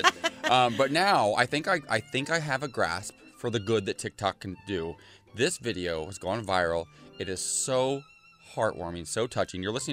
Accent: Ohio, United States; just because it's how I was raised in Ohio. It was a small town.

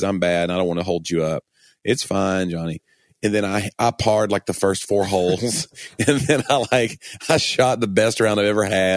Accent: Knoxville, Tennessee, United States; I said, I'm from Knoxville. They all clap. I go, go Vols.

